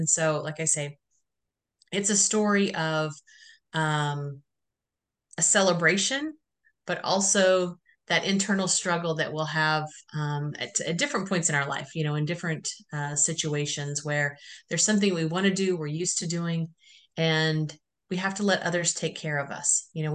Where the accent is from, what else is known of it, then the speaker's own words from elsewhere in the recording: Oklahoma, United States; So I am a Cherokee Nation citizen. I grew up here in the Cherokee Nation Reservation, which is located in northeastern Oklahoma.